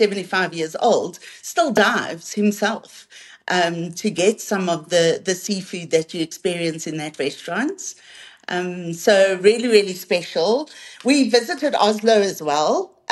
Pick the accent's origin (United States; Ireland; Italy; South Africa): South Africa; I mean, we're from South Africa.